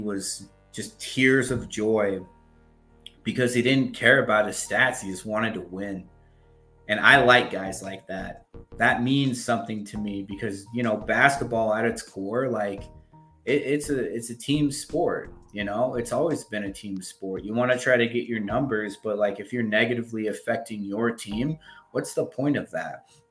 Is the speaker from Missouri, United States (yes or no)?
no; Utah, United States; And you and I we're from Utah, so we're Jazz fans by default.